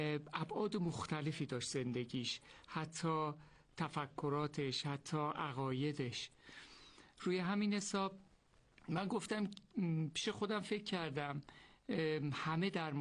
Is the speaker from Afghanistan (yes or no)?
no; Urmia, West Azerbaijan, Iran; دارم سفر میکنم به شهر خودم که ارومیه است.